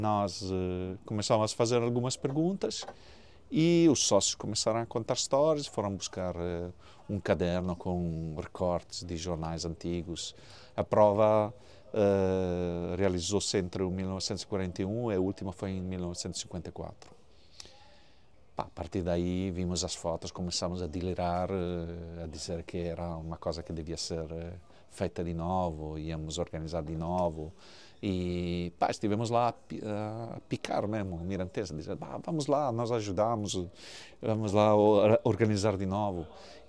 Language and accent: Portuguese; Italy; Portuguese is a second language; sou italiano, nasci o dia 8 de fevereiro de 1969.